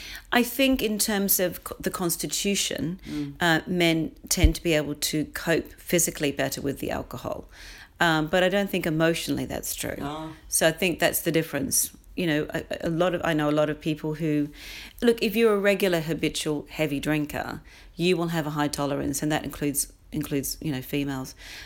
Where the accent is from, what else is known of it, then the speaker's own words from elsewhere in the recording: Australia; moved away as an adult; now in London, United Kingdom; I'm Australian, although I've lived in London for 22 years